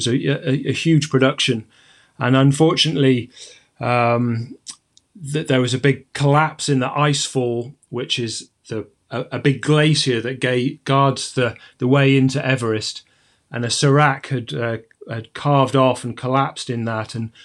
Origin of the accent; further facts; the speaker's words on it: Sheffield, Yorkshire and the Humber, United Kingdom; moved away as an adult; now in Scotland, United Kingdom; Well, from Sheffield, I learned to climb in the Peak District and moved up to Scotland, to the Highlands where I live now, about almost 20 years ago